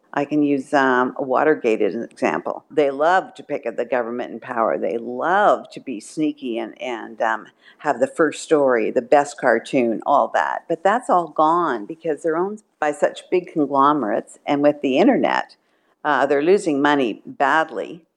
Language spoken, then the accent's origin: English; Canada; I'm a Canadian cartoonist, and I will be concentrating on Canadian news.